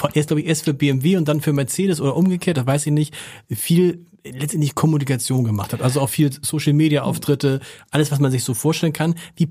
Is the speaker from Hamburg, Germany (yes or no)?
yes; Hamburg, Germany; born there; Und dann sage ich, ja. Und dann fragen die Leute, wo sind Sie denn geboren, auf die Welt gekommen? Und dann sage ich, im Maria-Hilf-Krankenhaus in Harburg.